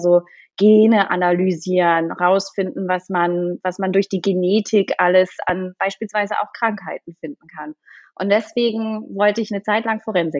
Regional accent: Lower Saxony, Germany; now in Zurich, Switzerland; Ich lebe aktuell in der Schweiz, im schönen Zürich, komme aber aus Deutschland, bin in der Nähe von Wolfsburg aufgewachsen, in einer ganz, ganz kleinen Stadt mit viel Land drumherum.

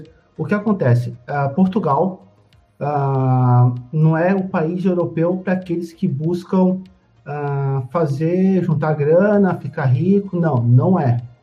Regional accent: Brazil; Que é isso que a gente, como brasileiro, busca, né?

